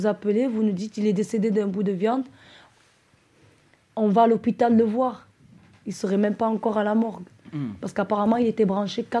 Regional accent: Paris, Île-de-France, France; Moi, je suis de Paris. Je suis descendue.

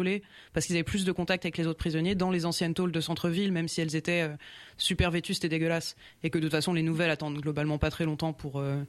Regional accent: Roubaix, Hauts-de-France, France; Je suis de Roubaix et ma copine est en Bretagne, dans le Morbihan, donc ça fait un an que je n'ai vu personne de familier.

